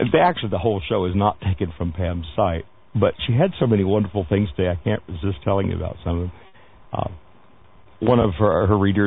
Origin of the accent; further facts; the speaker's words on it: Florida, United States; I grew up in Florida. I don't expect this sort of thing in Florida.